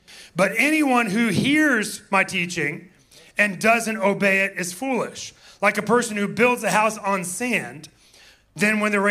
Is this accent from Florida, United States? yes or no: yes; Orlando, Florida, United States; some of my part of my backstory was growing up in Orlando and starting to play drums